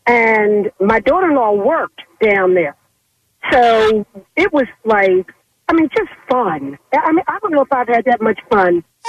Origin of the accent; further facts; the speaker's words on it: Philadelphia, Pennsylvania, United States; But you know, born and raised in North Philly.